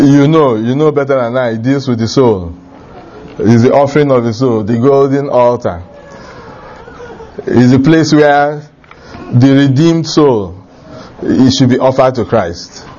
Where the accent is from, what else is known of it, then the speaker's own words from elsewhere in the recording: Nigeria; I come from Africa, I come from Nigeria